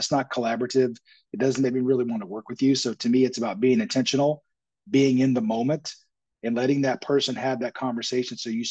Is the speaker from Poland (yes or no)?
no; the South, United States; at least where I grew up in the South.